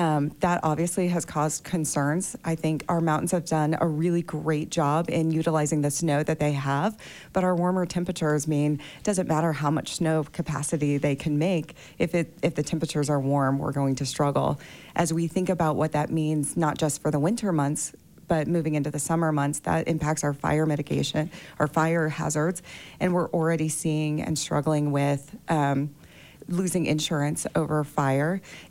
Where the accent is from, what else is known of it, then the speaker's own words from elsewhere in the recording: Colorado, United States; now in Park City, United States; I'm from Colorado. I choose Park City, and I will choose Park City forever.